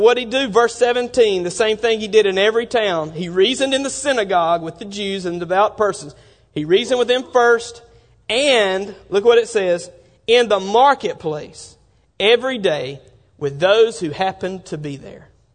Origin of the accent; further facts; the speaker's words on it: Bible Belt, United States; And, growing up in the Bible Belt, that's one of the first times I'd ever really been out in an area like that.